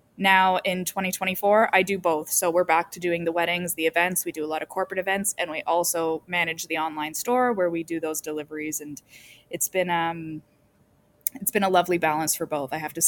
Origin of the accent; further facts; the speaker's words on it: Toronto, Ontario, Canada; I was born and raised in Toronto. I am 32 years old.